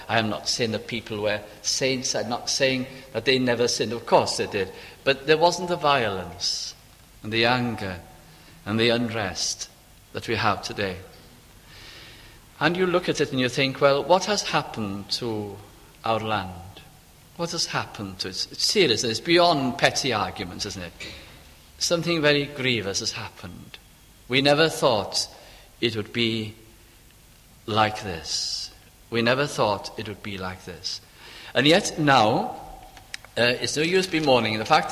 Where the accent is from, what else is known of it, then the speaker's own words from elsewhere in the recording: North West England, United Kingdom; my hometown in Lancashire